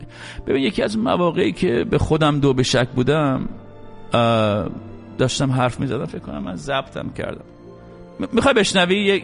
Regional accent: Iran; moved away; خب از ایران اومدم بیرون.

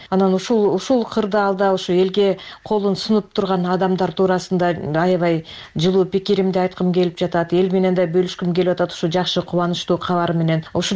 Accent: Talas Region, Kyrgyzstan; Мен өзүм Таластан болом

